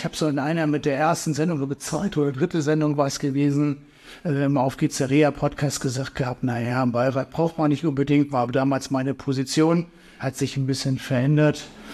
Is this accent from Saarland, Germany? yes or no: no; Achim, Lower Saxony, Germany; Heute bin ich in Achim, da wo ich groß geworden bin